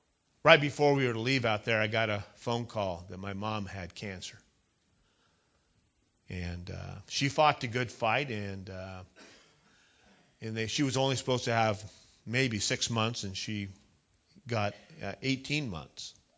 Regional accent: California, United States; I was living in California. I'm a Californian.

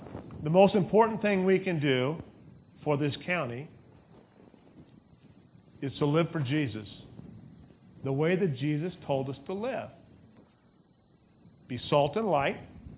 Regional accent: Ukiah, California, United States; born there; also born or lived in Bakersfield; My parents, I was born in Ukiah, I went to Bakerfield, moved back.

